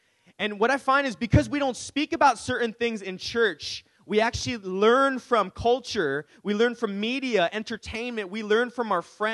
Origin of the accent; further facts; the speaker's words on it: Daly City, California, United States; because I grew up in Daly City, amazing city.